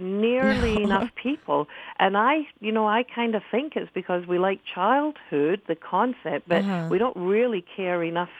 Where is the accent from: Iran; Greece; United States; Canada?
Canada; I just think that as a Canadian society, we don't stop and say often enough